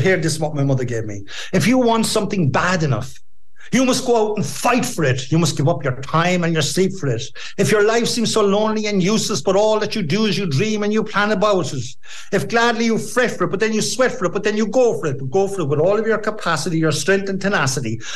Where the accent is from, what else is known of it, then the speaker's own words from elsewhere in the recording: Munster, Ireland; being an Irishman, you know, living in Kerry, being a Cork man